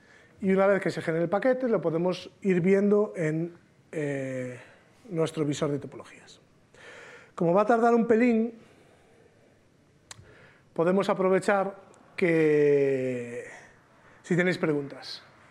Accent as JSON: {"language": "Spanish", "region": "Galicia", "country": "Spain", "said": "aunque es muy gallego, yo soy gallego"}